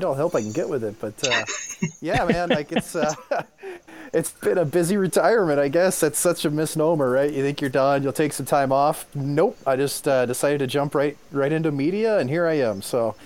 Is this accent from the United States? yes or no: yes; Missouri, United States; Then I have to file in my home state of Missouri.